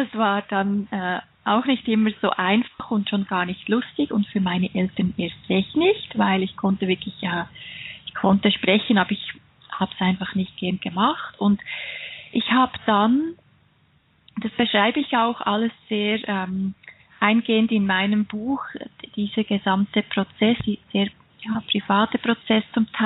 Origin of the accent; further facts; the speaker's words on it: Switzerland; wie ihr alle hört, ich bin Schweizerin, ich lebe mit meiner Familie in den Schweizer Alpen